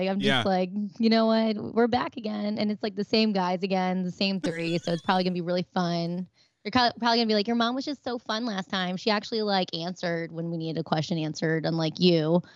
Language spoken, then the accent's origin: English; Maryland, United States; because obviously we're both from Maryland.